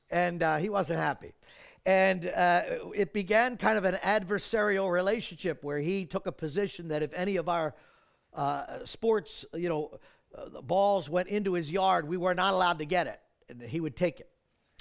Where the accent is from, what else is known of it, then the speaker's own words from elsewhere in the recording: Maple Shade, New Jersey, United States; I grew up here in Maple Shade. Most of you know that, but I literally grew up right down the street from the church on South Spruce Avenue.